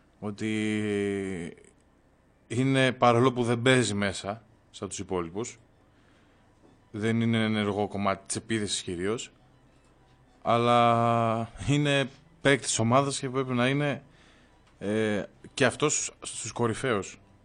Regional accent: Greece; όχι είμαι Έλληνας, ο καλύτερος ποδοσφαιριστής στην Ελλάδα

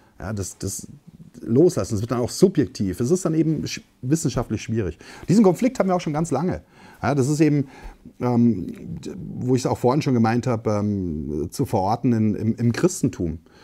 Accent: Bavaria, Germany; Ich komme selber aus Bayern

